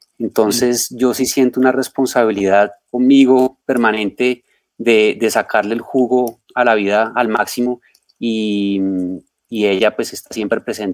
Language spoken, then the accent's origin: Spanish; Popayán, Cauca, Colombia; Yo crecí en Popayán, yo soy de Popayán. Aquí viví toda mi infancia, me gradué del colegio.